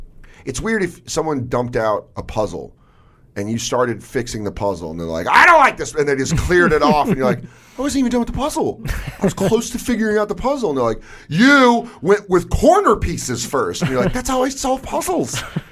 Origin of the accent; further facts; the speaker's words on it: Denver, Colorado, United States; And then, like, I'm from Denver.